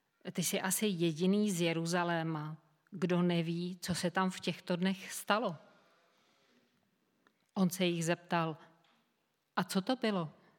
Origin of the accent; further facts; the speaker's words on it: Prague, Czechia; jsem jakožto rodilá Pražačka speciálně po Praze bloudila mnohokrát.